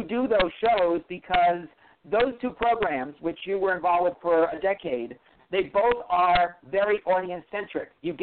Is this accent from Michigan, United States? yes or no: no; New York, United States; Not New York, L.A. I'm from New York.